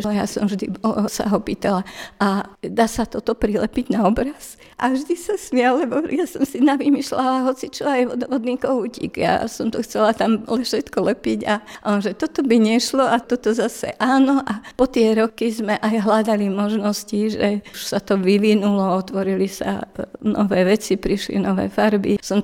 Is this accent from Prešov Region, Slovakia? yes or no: no; Prievidza, Trenčín Region, Slovakia; now in Bratislava, Slovakia; keď som odišla z Prievidze a už vlastne som sa do Prievidze nevrátila. No a potom sme sa vlastne stretli tu v Bratislave.